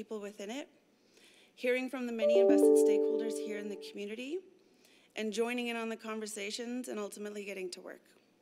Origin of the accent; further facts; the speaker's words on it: Sioux Valley Dakota Nation, Manitoba, Canada; So I grew up in Weipazokawakapa, also known as Sioux Valley Dakota Nation in southwestern Manitoba, within a family committed to our traditions and disrupting the intergenerational cycles.